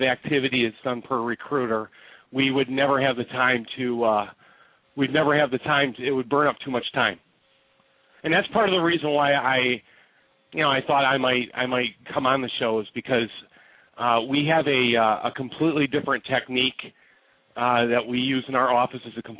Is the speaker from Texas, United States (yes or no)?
no; Michigan, United States; I went to a private high school in Wisconsin. I'm originally from Michigan